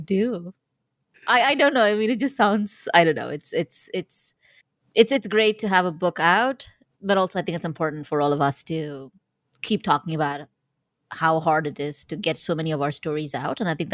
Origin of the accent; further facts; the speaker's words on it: India; what would I find if I traveled across my home country, India's land borders?